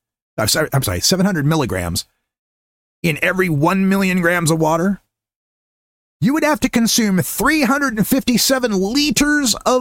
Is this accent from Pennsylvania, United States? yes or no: no; Nampa, Idaho, United States; they had a gay pride event, the first one ever in my hometown of Nampa, Idaho, in Canyon County